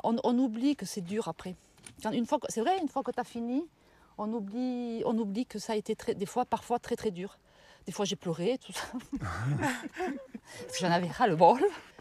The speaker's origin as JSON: {"language": "French", "town": "Pau", "region": "Nouvelle-Aquitaine", "country": "France", "said": "On fait de la montagne dans les Pyrénées, et puisqu'on est de Pau."}